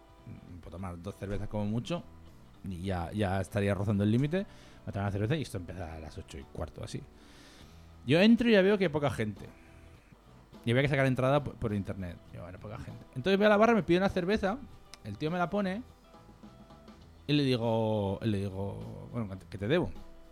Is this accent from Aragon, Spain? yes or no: yes; Barbastro, Aragon, Spain; cuando yo vivía en Barbastro, en mi pueblo, si esto era tan así.